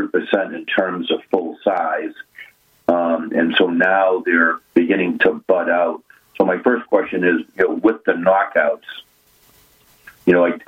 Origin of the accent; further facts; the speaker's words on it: Scituate, Massachusetts, United States; You know, I grew up in Scituate